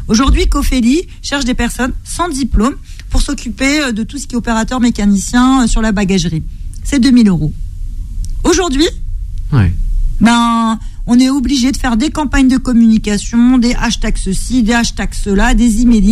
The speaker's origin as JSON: {"language": "French", "town": "Rosny-sous-Bois", "region": "Île-de-France", "country": "France", "said": "je suis de Rony."}